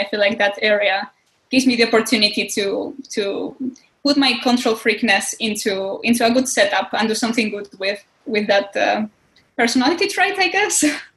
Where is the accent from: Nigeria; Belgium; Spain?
Spain; English is a second language; now in United Kingdom; So I'm from Spain, but right now I'm living in the UK. If my accent is too strong, I apologize. English is my second language, so that's probably why.